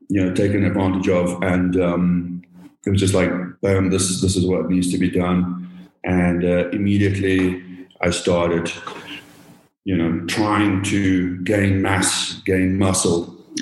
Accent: South Africa; born in South Africa, born and raised in South Africa.

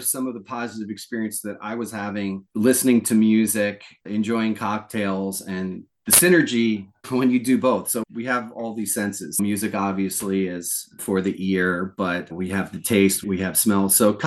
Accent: New Jersey, United States; I grew up in Monmouth County, but that's

